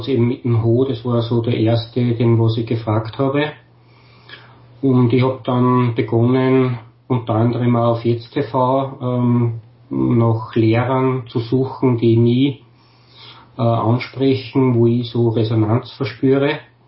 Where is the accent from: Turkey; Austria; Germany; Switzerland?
Austria; ich würde so gern was bei uns in Österreich oder halt speziell in meiner Umgebung einmal probieren zu organisieren